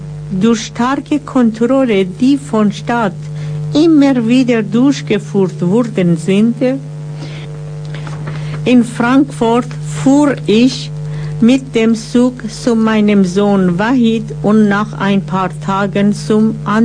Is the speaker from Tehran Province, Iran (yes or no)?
yes; Tehran, Tehran Province, Iran; German is a second language; now in Germany; Ich bin vor 12 Jahren von Teheran nach Deutschland geflogen.